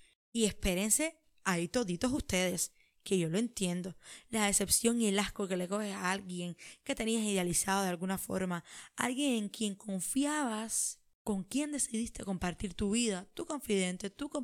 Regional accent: Cuba; como persona que, como les digo, como cubana, que identifico mi realidad en este tipo de dramatizados

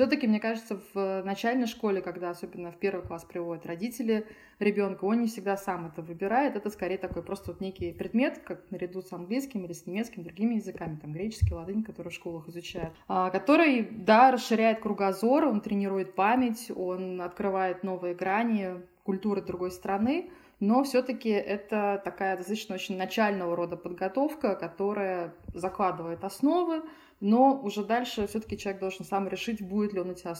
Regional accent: Saint Petersburg, Russia; Да, я из Петербурга сама

